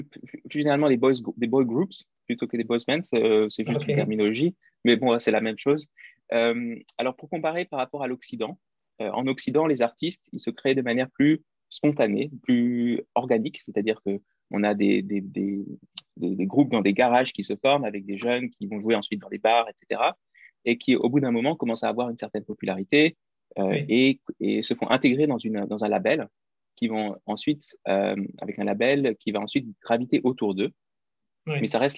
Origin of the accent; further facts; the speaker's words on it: Strasbourg, Grand Est, France; moved away as an adult; now in Seoul, South Korea; Et je suis français de Strasbourg, précisément, chez les Alsaciens. Mm-hmm. D'ailleurs, les deux cofondateurs, cofondateur June et moi, sommes tous les deux de Strasbourg. Et je suis arrivé en Corée en novembre 2018, donc ça fait maintenant à peu près 2 ans et demi